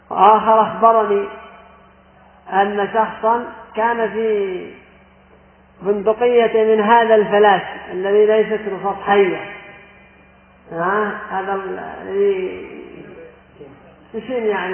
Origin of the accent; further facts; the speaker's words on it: Yemen; وعندنا في اليمن فوضى في هذا السلاح، فوضى عارمة